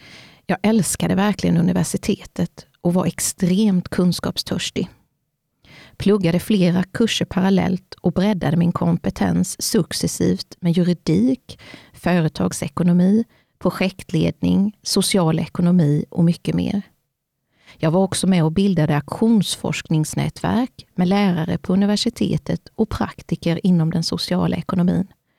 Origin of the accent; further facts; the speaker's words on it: Vetlanda, Jönköping County, Sweden; 29 juni 1974 föddes jag … och jag växte upp i Vetlanda.